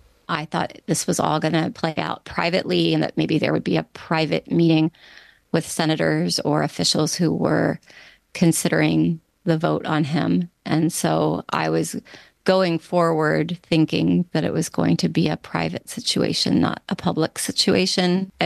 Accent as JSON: {"language": "English", "town": "Washington", "region": "District of Columbia", "country": "United States", "tie": "born or raised there", "said": "Well, I grew up in Washington, D.C."}